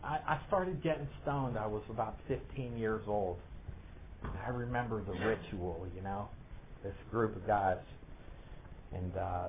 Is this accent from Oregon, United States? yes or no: no; Pittsburgh, Pennsylvania, United States; also born or lived in Oklahoma / Baltimore / Chicago; You know, we moved from Oklahoma to Baltimore to Chicago, but I grew up in Pittsburgh. We moved here in about 1970, and I was in about eighth grade.